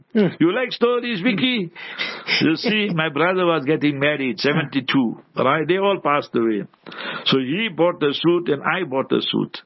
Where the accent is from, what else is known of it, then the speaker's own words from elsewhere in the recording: South Africa; I said, I'm a South African, I'm a tourist here.